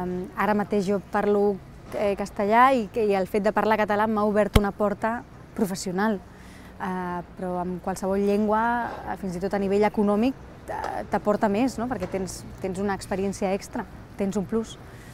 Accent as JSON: {"language": "Catalan", "town": "Madrid", "region": "Community of Madrid", "country": "Spain", "second_language": "Catalan", "said": "soc de Madrid, però bueno, què? No, res, que soc de Madrid, però bueno, ho parlo una mica."}